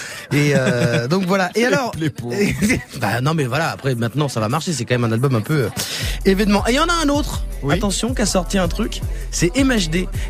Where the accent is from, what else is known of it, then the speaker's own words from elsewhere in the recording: Senegal; Oui, le Sénégal. Parce que je suis sénégalais aussi.